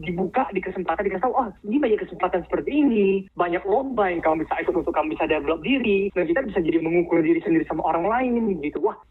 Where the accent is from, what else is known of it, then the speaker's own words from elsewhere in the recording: Tanjung Pinang, Riau Islands, Indonesia; Kan aku dari Tanjung Pinang itu di Kepri, Kepulauan Riau.